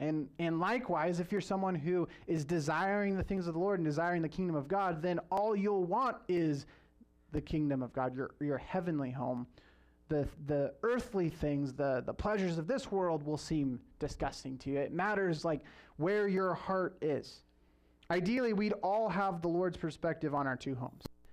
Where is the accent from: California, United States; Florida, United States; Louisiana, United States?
California, United States; Hanford; So I grew up in Hanford, which is near Fresno, but it's like a smaller town, farm culture type place.